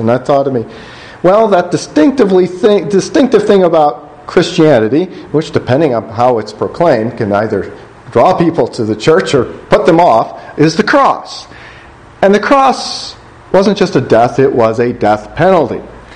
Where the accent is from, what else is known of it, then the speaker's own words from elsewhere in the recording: United States; for myself as an American sort of socially in that context